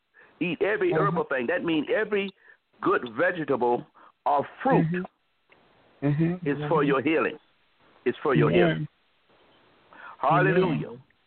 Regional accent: the South, United States; Now, when we come from the South, they say, eat it while it's hot, and it be scorching your tongue.

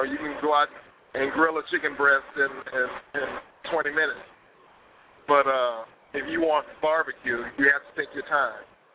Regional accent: Long Beach, California, United States; it's in my hometown, so I almost have to go. It's right over at the Queen Mary here in Long Beach.

